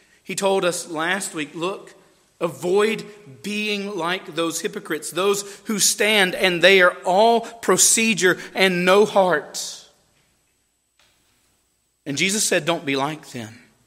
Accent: Marshville, North Carolina, United States; I grew up in Marshville. It's exactly like it sounds. I don't even think they've reached 5,000 people yet.

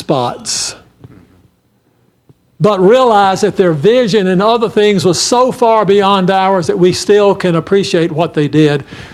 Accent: Mississippi, United States; I'm from Mississippi. And so I understand the dynamic.

